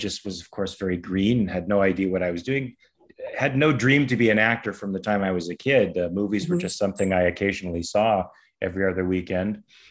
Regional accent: Van Nuys, California, United States; So I grew up in Van Nuys, California, culture capital of the world.

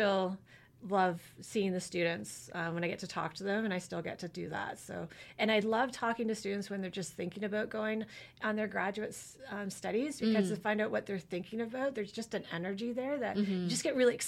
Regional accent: Kingston, Ontario, Canada; also born or lived in London, Canada; So I grew up around Kingston, grew up north of the city, and then I spent about my undergraduate life and then about 11 years in London, Ontario.

